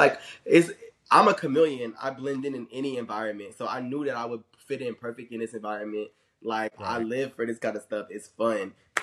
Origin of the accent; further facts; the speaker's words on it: New York City, New York, United States; I'm a cool person. I'm from New York City.